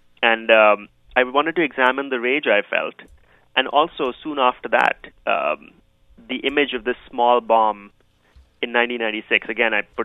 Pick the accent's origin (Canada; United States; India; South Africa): India; Delhi; all these bombs that were going off in the 90s when I was growing up in Delhi.